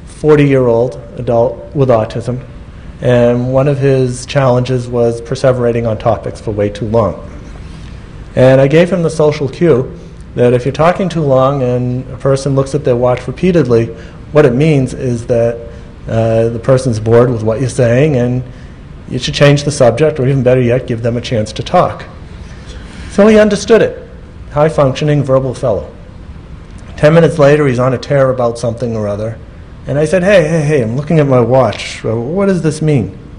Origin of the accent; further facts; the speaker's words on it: United States; I'm from the United States